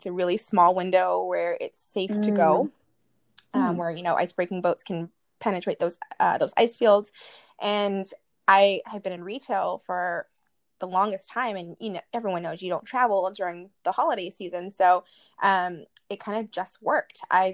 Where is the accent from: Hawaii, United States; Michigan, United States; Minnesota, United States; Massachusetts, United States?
Hawaii, United States; I think growing up in Hawaii, especially like Tahiti, Bora Bora, these beautiful islands, I would like to get there one day.